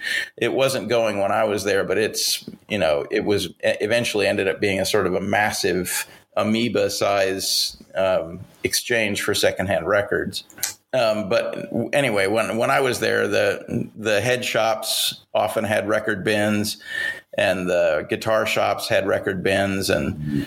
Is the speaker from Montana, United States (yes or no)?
yes; Missoula, Montana, United States; I grew up in Montana, Missoula, Montana, which is a college town, so, you know, marginally more sophisticated than the rest of Montana, but still Montana.